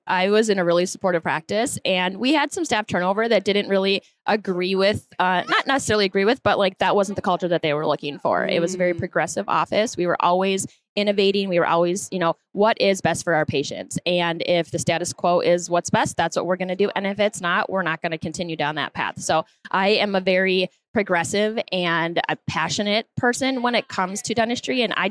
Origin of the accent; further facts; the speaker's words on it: Rockford, Minnesota, United States; And I grew up in Rockford, Minnesota. So like I said, 1.5 miles down the road.